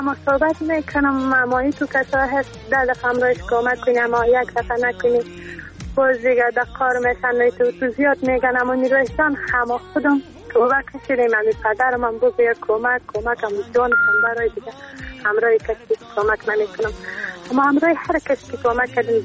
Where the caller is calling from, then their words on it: Afghanistan; از افغانستان.